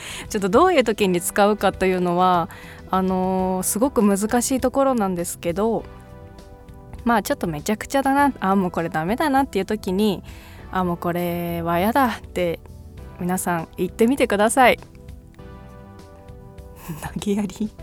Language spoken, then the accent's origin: Japanese; Hokkaido, Japan; このコーナーは北海道出身どさんこの、私